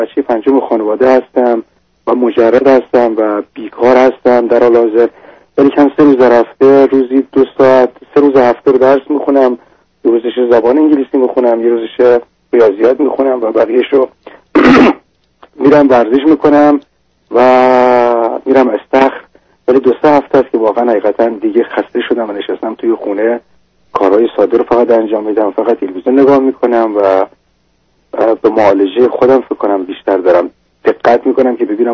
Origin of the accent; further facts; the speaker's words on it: Iran; now in United Kingdom; از ایران مهاجرت کردم اومدم در انگلستان و الان در حدود 4 سال در انگلستان